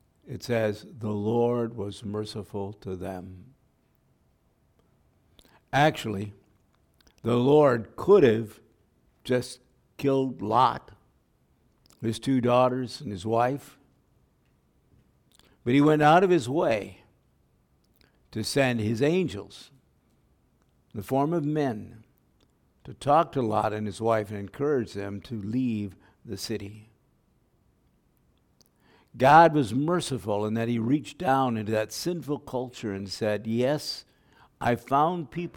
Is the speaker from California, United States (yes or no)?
no; Bozeman, Montana, United States; And I grew up in Bozeman, Montana.